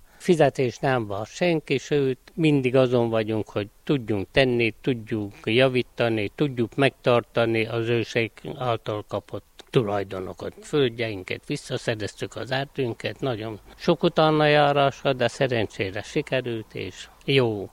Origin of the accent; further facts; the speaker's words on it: Sepsibodok, Covasna, Romania; Vallásos családban nevelkedtem fel. Én sepsibodoki születésű vagyok. Az én szüleim reformátusok voltak mind a ketten. Ott nevelkedtem